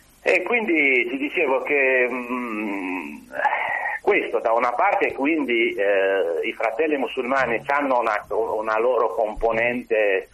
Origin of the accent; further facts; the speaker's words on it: Algeria; io come algerino, insomma, non posso fare a meno che riflettere, anche basandomi sull'esperienza della guerra in Algeria